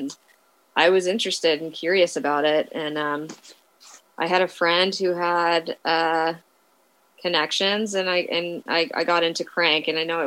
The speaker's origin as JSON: {"language": "English", "town": "Menlo Park", "region": "California", "country": "United States", "tie": "born or raised there", "said": "I grew up in California and on the peninsula in Menlo Park."}